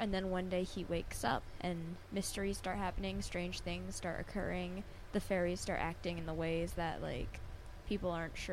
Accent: Hudson, New York, United States

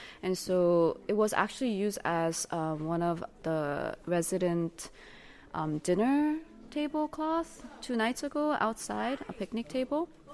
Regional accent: Jeju, South Korea; English is a second language; I'm from South Korea, and I live on this island called Jeju.

